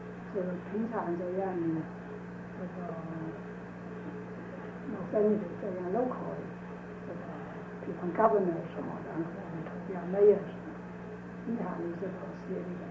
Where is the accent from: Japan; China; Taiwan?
China; now in United States; 我看我们这是我们中国人，我是感觉中国人要打进去的